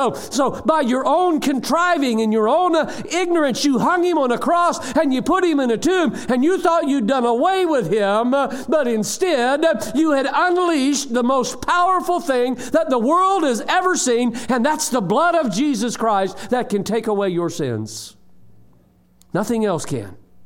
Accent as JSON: {"language": "English", "region": "Indiana", "country": "United States", "accent": "Hoosier", "said": "I try to get my Hoosier accent on when I come back up here to you guys."}